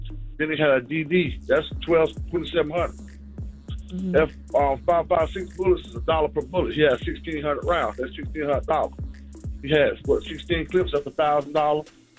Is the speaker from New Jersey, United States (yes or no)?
no; North Carolina, United States; Yeah, but see, I'm from North Carolina. We different out here.